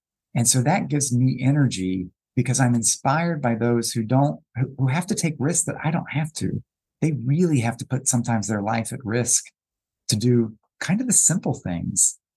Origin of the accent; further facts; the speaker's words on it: North Carolina, United States; And I grew up in the South where, you know, sort of black and white. There wasn't a lot of diversity in the communities where I grew up in rural North Carolina.